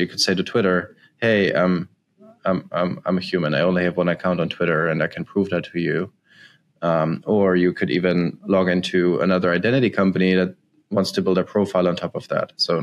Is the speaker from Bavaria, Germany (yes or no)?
yes; Bavaria, Germany; So I grew up in Germany, somewhat close to Munich, so southern Germany.